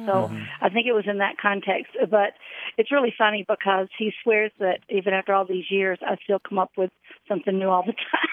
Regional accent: Alabama, United States; now in Greendale, United States; I'm calling from Greendale, Wisconsin.

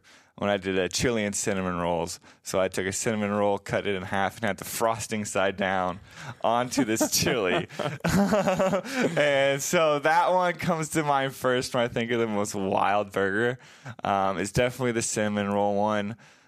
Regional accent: Omaha, Nebraska, United States; I mean, I grew up in Omaha. I love Omaha. It's a great town. It's a little big town, 100%.

